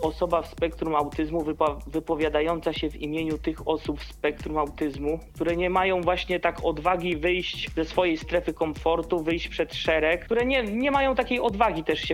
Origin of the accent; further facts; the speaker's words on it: Koszalin, West Pomeranian Voivodeship, Poland; Ja wiem, że w szkołach u mnie w Koszalinie